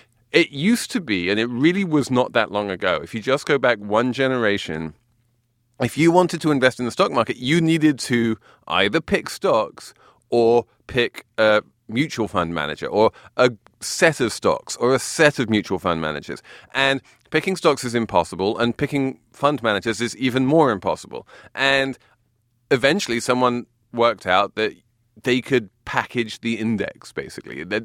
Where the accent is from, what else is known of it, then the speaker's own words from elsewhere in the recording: England, United Kingdom; I know nothing of Thanksgiving. I'm English, but we'll do whatever Americans...